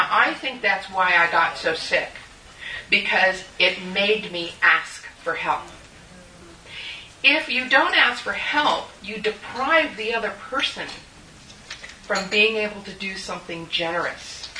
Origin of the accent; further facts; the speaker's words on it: Mendocino, California, United States; growing up in Mendocino. If you didn't get known in the community, you couldn't survive, right? Tiny little town, Mendocino.